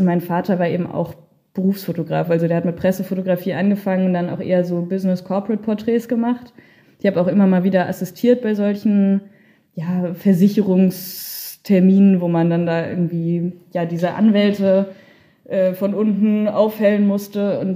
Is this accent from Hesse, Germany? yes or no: yes; Wiesbaden, Hesse, Germany; ich komme aus Wiesbaden ursprünglich